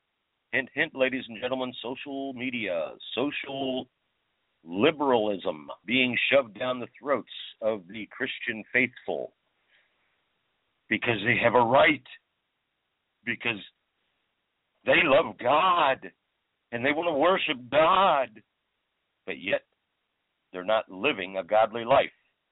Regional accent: Ohio, United States; that would be like me, a born and bred American right here in my home state of Ohio

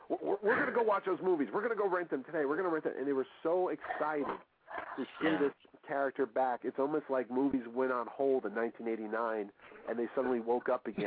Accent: New Haven, Connecticut, United States; Well, I was in New Haven last year, and here it is, my hometown. I grew up here, and Adam's from Connecticut as well

